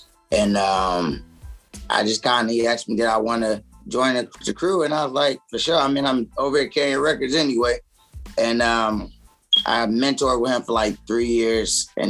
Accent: Mobile, Alabama, United States; The way I got the name is that I'm from Mobile, Alabama.

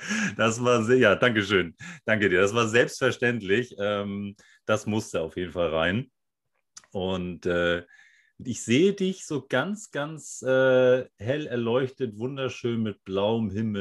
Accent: Husum, Schleswig-Holstein, Germany; damals im schönen Husum in meiner Heimatstadt

